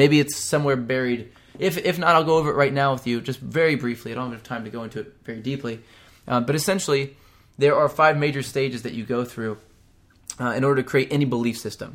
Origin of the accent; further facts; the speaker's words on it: the South, United States; I'm from the South, too. I can say that sort of thing.